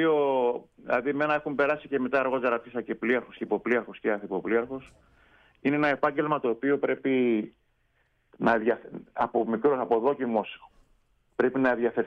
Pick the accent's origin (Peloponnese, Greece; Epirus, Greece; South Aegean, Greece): South Aegean, Greece; Kalymnos; Ναι, από την Κάλυμνο. Η καταγωγή μου είναι από την Κόη, ναι, αλλά έχω ζήσει αρκετά χρόνια στην Κάλυμνο.